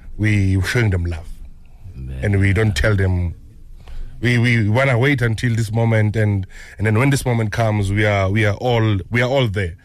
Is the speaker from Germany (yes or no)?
no; Ekurhuleni, Gauteng, South Africa; I'm from Ekurhuleni.